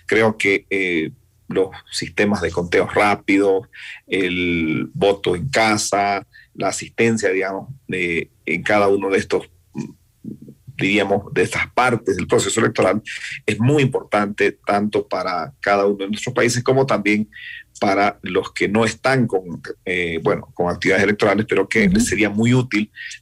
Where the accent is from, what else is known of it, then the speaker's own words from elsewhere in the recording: Bolivia; yo soy de Bolivia